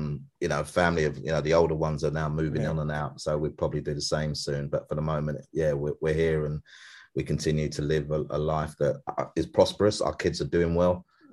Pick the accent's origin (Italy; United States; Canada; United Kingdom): United Kingdom; London; because I'm from East London.